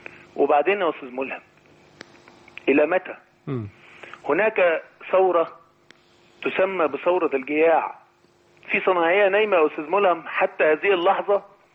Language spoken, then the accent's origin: Arabic; Egypt; إحنا مين؟ إحنا مصريين